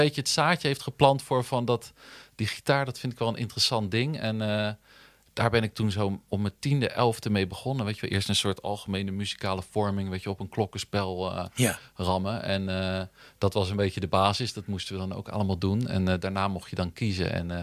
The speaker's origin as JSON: {"language": "Dutch", "town": "Zoetermeer", "region": "South Holland", "country": "Netherlands", "tie": "born or raised there", "said": "In Zoetermeer."}